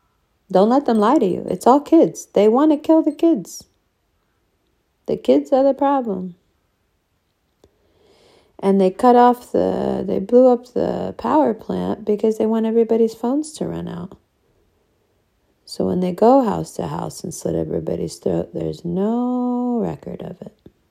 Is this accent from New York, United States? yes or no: yes; New York, United States; I grew up in New York. I grew up around this shit.